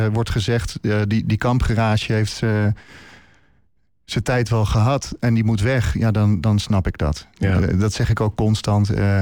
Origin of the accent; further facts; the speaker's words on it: Hoofddorp, North Holland, Netherlands; now in Haarlem, Netherlands; Ik kom zelf uit Hoofddorp. Ik heb de eerste 24 jaar van mijn leven in Hoofddorp gewoond. Ik ben toen naar Haarlem verhuisd